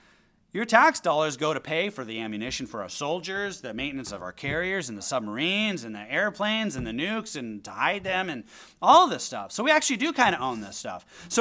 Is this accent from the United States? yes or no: yes; United States; I'm American.